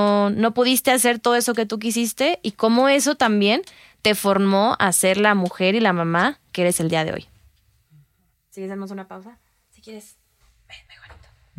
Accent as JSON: {"language": "Spanish", "town": "Culiacán", "region": "Sinaloa", "country": "Mexico", "said": "nosotras somos de Culiacán, y en el norte, saludos a toda la gente del norte"}